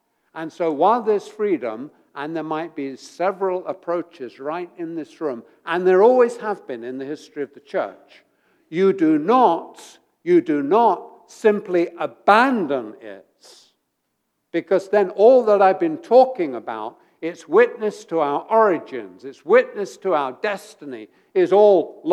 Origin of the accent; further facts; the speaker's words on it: England, United Kingdom; now in United States; When I came to the States, I was astonished that everywhere was open on Sunday. Because I come from England